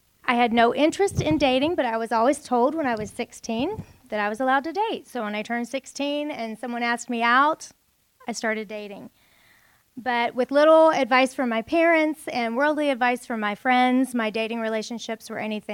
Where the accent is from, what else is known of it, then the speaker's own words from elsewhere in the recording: Pennsylvania, United States; I grew up in Pennsylvania with both of my parents, and I'm the middle of three daughters.